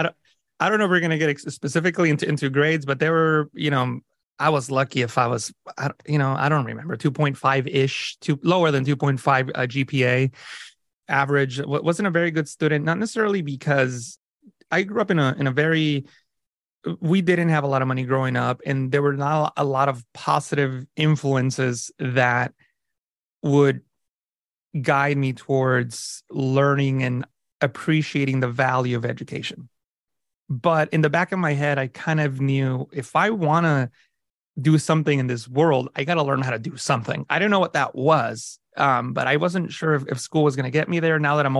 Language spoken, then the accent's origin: English; Alameda, California, United States; also born or lived in Mexicali, Mexico; I grew up in Alameda, California, which is in the San Francisco Bay Area, but I was born in Mexicali, Mexico, which is in the border with California.